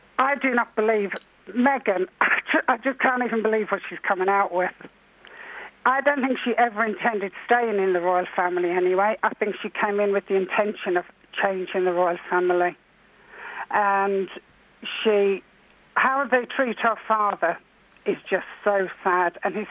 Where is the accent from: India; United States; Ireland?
Ireland; Limerick, Munster; I come from Limerick myself, and I've lived here for many years